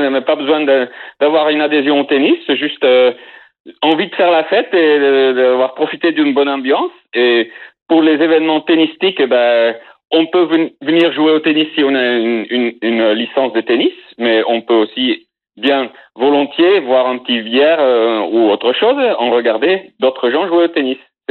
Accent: Belgium; Moi, je suis belge, je suis le seul belge du club.

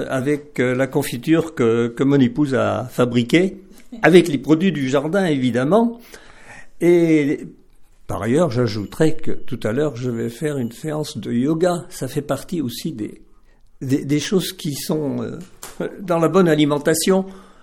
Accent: Sainte-Blandine, Auvergne-Rhône-Alpes, France; Je suis originaire de Sainte-Blandine en Isère.

